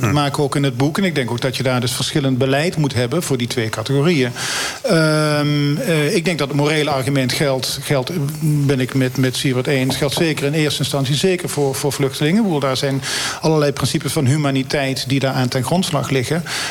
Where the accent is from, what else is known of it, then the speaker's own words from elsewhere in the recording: Netherlands; Dat doen wij natuurlijk vaak als Nederlanders ook.